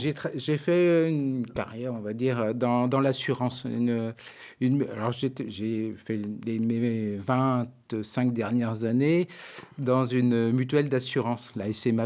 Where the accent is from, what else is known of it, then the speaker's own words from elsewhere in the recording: Saint-Mandé, Île-de-France, France; born there; Oui, alors moi, je suis né dans le Val-de-Marne, à Saint-Mandé, qui est dans la banlieue parisienne.